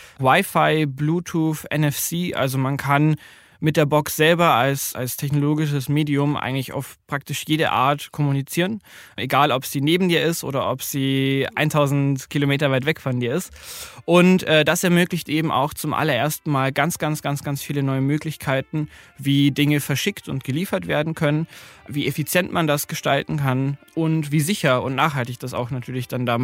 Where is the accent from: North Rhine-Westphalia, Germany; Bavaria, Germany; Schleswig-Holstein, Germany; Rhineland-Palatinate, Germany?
Bavaria, Germany; 24 Jahre alt. Ich komme ursprünglich aus Bayern